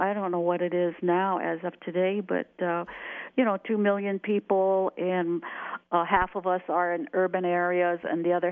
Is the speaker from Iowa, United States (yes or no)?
yes; Iowa, United States; I grew up being called an Indian, and I never did really think of it as offensive because, you know, my family, my mother and father, who were great influences in my life about being Meskwaki and being Native American.